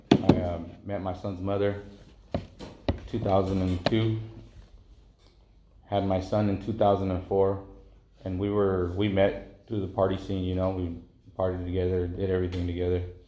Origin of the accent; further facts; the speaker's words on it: Santa Maria, California, United States; also born or lived in Mexico; I was born in Mexico. I was brought over here, raised here. I'm all over Santa Maria. Never was really in one spot. I was always just moving around.